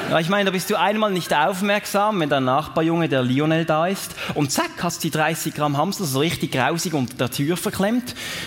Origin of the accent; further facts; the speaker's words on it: Reigoldswil, Basel-Landschaft, Switzerland; von Liestal nach Reigoldswil, das Dorf, wo ich aufgewachsen bin.